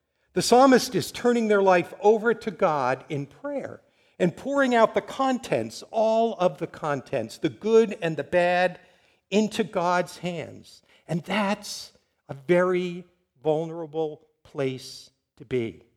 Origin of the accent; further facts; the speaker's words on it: Long Island, New York, United States; And I grew up in Long Island.